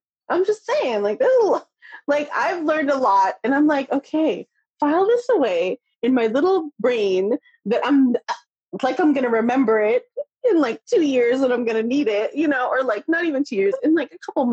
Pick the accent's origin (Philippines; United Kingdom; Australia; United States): Philippines; I, being Filipino, have grown up with something called a tabo.